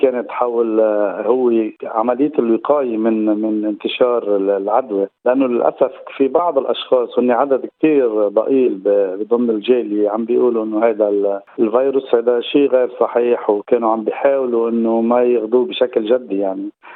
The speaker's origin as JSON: {"language": "Arabic", "country": "Lebanon", "lives_now": "Australia", "said": "ونحن كجالية لبنانية وعربية"}